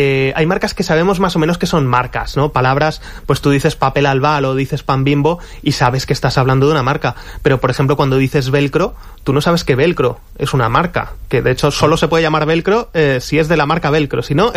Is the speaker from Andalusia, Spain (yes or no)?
no; Madrid, Community of Madrid, Spain; yo me crié en Madrid